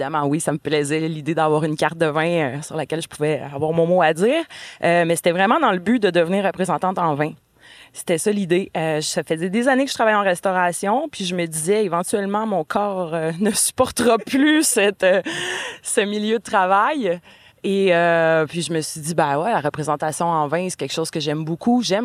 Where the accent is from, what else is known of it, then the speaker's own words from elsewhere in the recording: Joliette, Quebec, Canada; also born or lived in Baie-Saint-Paul; En gros, j'ai grandi à Joliette, ma famille est en Mauricie. J'ai fait mon cours de vin à la Malbaie, donc j'ai habité pendant 8 mois à Baie-Saint-Paul et aussi à Québec.